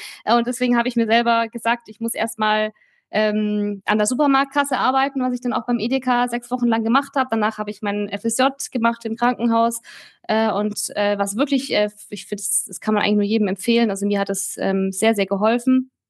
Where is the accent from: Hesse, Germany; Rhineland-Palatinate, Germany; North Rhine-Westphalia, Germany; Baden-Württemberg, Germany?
Baden-Württemberg, Germany; ich bin bei Eltern aufgewachsen, Mutter, Vater. Wir haben eine Doppelhaushälfte in einem 5000-Einwohner-Dorf, das mittlerweile zu Ludwigsburg, also zu der größeren Stadt gehört